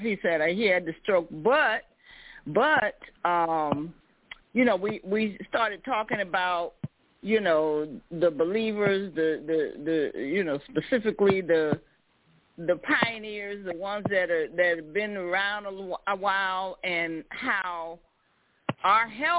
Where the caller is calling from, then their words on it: Clarkston, Georgia, United States; I am calling from the Metro Atlanta area, Clarkston to be specific.